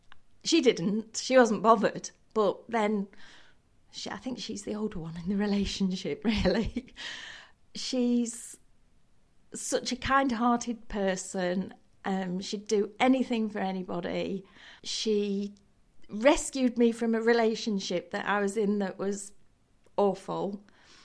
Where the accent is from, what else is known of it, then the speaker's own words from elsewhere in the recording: Lincoln, East Midlands, United Kingdom; also born or lived in Australia; I've been born and bred in Lincoln, although shortly after I was born, we emigrated to Australia for almost 3 years and then came back here to sunny old England. I've gone to school here, grown up here, and never really moved away apart from that.